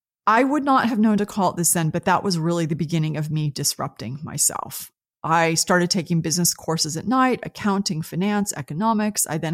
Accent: California, United States; moved away as an adult; So I grew up in the United States and in California, which is what is now Silicon Valley.

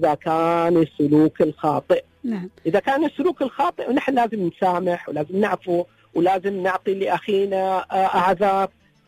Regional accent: United Arab Emirates; نحن هني من الإمارات

